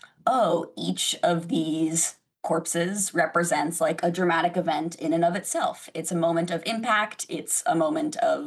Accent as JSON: {"language": "English", "town": "Sun Prairie", "region": "Wisconsin", "country": "United States", "tie": "born or raised there", "said": "So I grew up in Sun Prairie, and then I went to school in Stevens Point, and I would drive that same highway."}